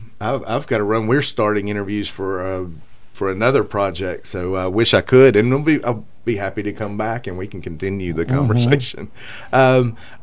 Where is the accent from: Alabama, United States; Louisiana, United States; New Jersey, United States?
Alabama, United States; Gadsden; I'm from Gadsden, Alabama.